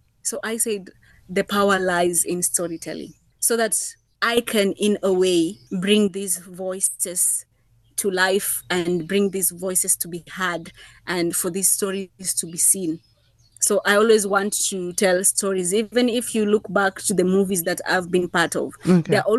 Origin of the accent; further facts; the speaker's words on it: Kenya; growing up as a Kenyan girl in our community, we were told a lot of do's and don'ts.